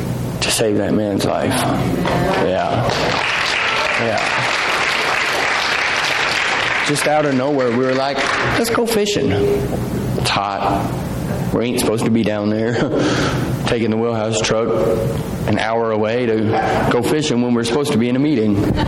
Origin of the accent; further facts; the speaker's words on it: Las Vegas, Nevada, United States; Growing up in Las Vegas, I didn't think, it's a completely different lifestyle out there.